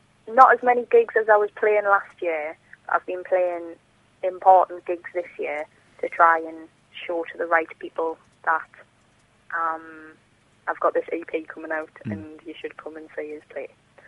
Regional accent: South Shields, North East England, United Kingdom; I don't come from Sunderland, I come from South Shields, but I'm a kind of adopted Mackham

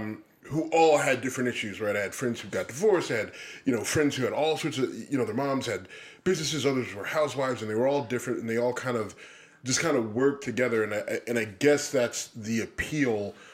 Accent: Youngstown, Ohio, United States; also born or lived in Texas; I was born in Texas. I'm from the South. And there is that sort of down-home vibe that kind of reminded me a little bit of back home. And even where I grew up in Youngstown

